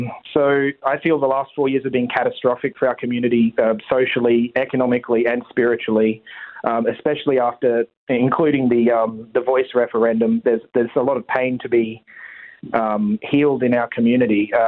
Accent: Toowoomba, Queensland, Australia; born there; My connections to the region, I was born in Toowoomba. … have been in the region for a long time. My great-grandmother came over on the boat from Denmark.

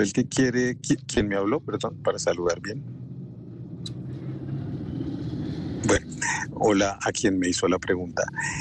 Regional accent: Colombia; una violencia que yo creo que nos tiene hartos a todos y a todas como colombianos

